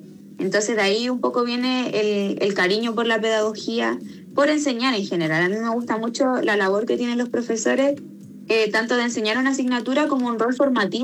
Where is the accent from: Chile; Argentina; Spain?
Chile; a mí como docente chilena